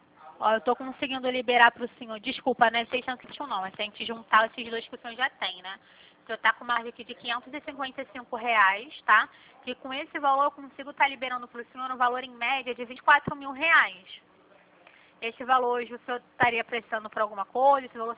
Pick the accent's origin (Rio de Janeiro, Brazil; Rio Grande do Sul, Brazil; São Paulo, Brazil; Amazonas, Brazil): Rio de Janeiro, Brazil; accent: carioca; Eu sou carioca, deu pra perceber?